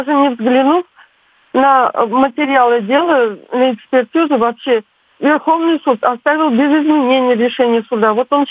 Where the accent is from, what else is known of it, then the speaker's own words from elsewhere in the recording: Kazan, Tatarstan, Russia; я из Казани.